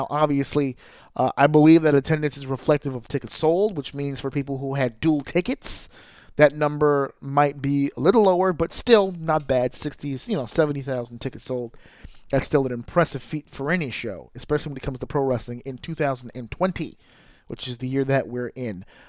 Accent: New York City, New York, United States; As a New Yorker, I will tell you, it no longer holds that.

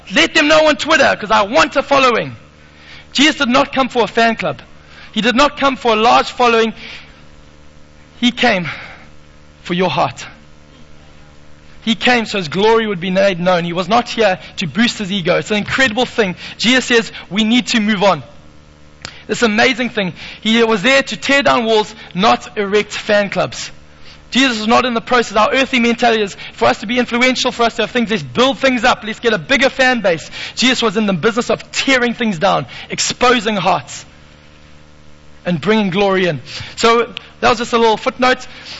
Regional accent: Zimbabwe; I'm from Zimbabwe.

